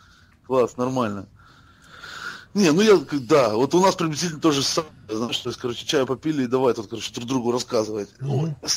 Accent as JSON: {"language": "Russian", "town": "Odesa", "region": "Odesa Oblast", "country": "Ukraine", "said": "Ну, блин, мы-то специалисты по рявканию, мы же одесситы, чё, как по-другому?"}